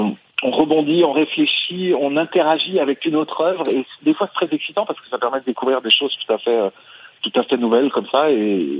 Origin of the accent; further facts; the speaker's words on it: Grand Est, France; puisque j'ai grandi en Alsace